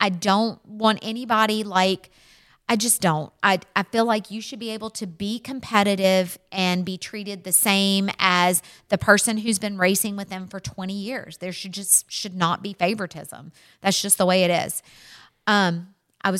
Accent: the South, United States; What I was going to say is we're from the South and you making us feel appreciated that we're at your racetrack

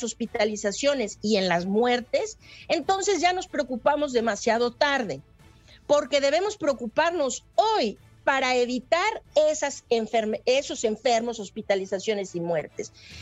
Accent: Mexico; aquí como mexicanos necesitamos tratar de retrasar en el tiempo

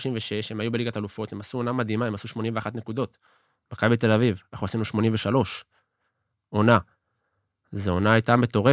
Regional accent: Southern District, Israel; תמיד, אנחנו מהדרום, כאילו הם מהמרכז

